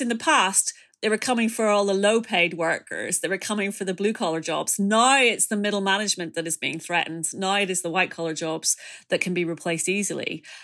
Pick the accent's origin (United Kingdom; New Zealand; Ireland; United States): Ireland; I assure you as an Irish person that feck is not a dirty word.